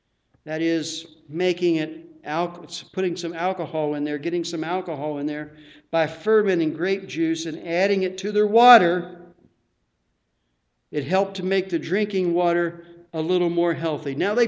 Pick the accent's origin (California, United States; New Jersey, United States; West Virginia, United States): West Virginia, United States; Another illustration, I grew up in Mineral County, West Virginia. Can you guess why it was called Mineral County?